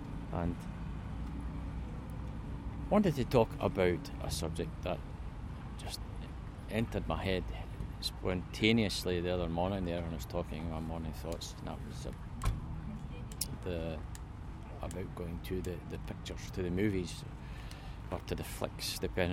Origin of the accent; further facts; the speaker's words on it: Bathgate, Scotland, United Kingdom; growing up here in my hometown of Bathgate.